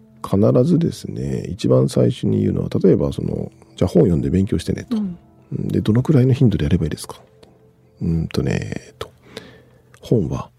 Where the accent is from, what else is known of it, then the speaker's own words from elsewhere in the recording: Saitama, Japan; 私が埼玉生まれで埼玉育ちで今も埼玉に住んでるから